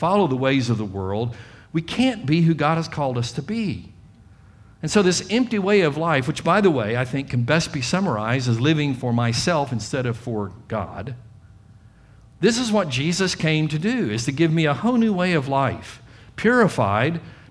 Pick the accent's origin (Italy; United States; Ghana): Italy; first language Italian; English is a second language; That's home for me because I was born and raised there. Italian is really my first language.